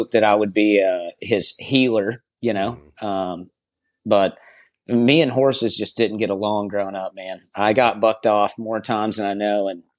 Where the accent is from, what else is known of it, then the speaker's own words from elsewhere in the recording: Rockmart, Georgia, United States; You know, I grew up in Rockmart, Georgia. It's like northwest Georgia, up in the burbs.